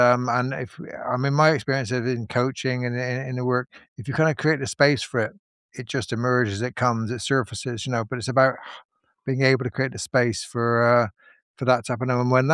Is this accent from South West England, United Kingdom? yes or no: yes; Bristol, South West England, United Kingdom; I'm from Bristol, and that was a port, and there's a lot of early immigration there